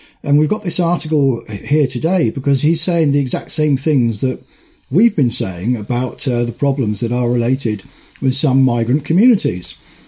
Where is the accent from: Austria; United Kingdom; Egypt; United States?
United Kingdom; I'm a British man.